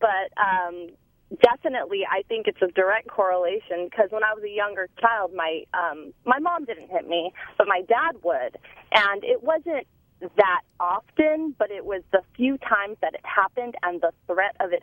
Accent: Fullerton, California, United States; No, I'm from Fullerton.

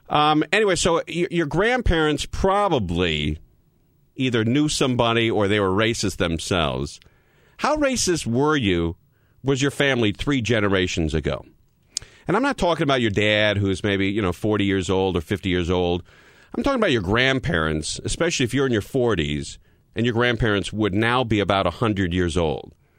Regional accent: California, United States; I was coming from California where people were a little more open to, you know, talking about race and interacting with other races.

